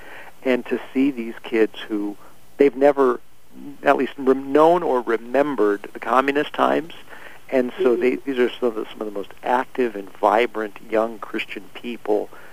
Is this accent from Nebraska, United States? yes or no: yes; Omaha, Nebraska, United States; born and raised in Omaha, Nebraska. I grew up in the Latvian, that's fine, in the Latvian Lutheran Church in Omaha, Nebraska, a very active congregation, and both my parents came from Riga. My mom was born in Riga